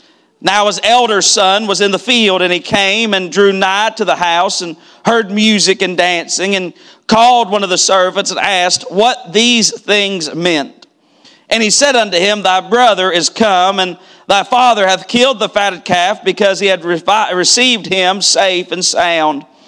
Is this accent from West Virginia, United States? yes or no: yes; West Virginia, United States; Growing up in West Virginia, you have to take 8th grade, you take West Virginia history.